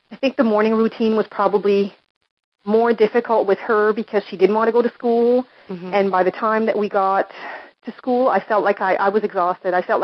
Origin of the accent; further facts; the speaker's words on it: Dieppe, New Brunswick, Canada; now in Saint John, Canada; I am originally from Dieppe, and I moved to St. John to start work here.